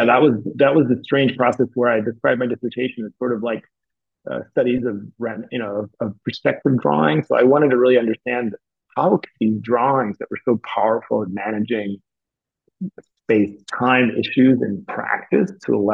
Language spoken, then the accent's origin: English; Zagreb, City of Zagreb, Croatia; the architecture and urbanism of Zagreb, which is my hometown